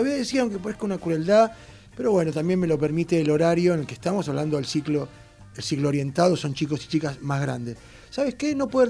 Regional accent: Argentina; seres que somos argentinos y argentinas que habitamos aquí

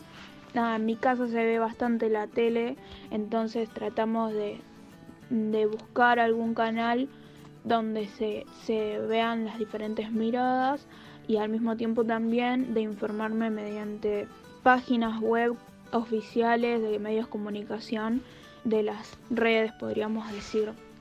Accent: Viedma, Río Negro, Argentina; tengo 17 años y soy de Viedma, Río Negro.

